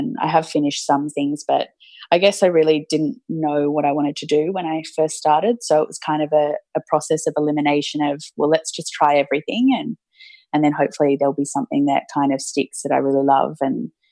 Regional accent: Belrose, New South Wales, Australia; also born or lived in Terry Hills; So I grew up in Belrose on the, I guess, the cusp of the North Shore and the Northern Beaches. Before that, we lived in Terry Hills. And I think we moved to Belrose the day before my 4th birthday. So we've been here for, I guess, ages

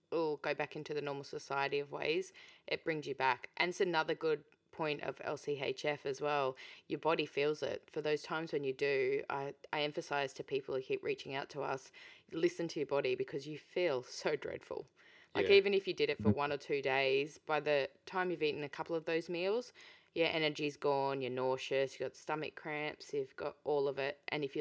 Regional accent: East of England, United Kingdom; I actually grew up in England. I'm from Essex. I keep that pretty quiet.

